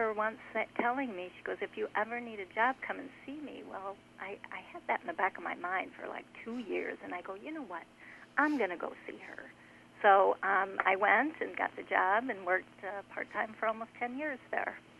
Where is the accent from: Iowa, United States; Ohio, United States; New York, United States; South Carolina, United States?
Iowa, United States; Mason City; I grew up in Mason City, Iowa, which is about 3.5 hours from Atlantic.